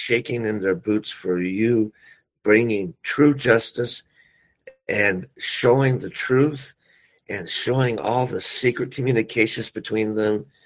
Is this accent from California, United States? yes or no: yes; California, United States; I've been reading about things in my home state, in Sacramento, that in California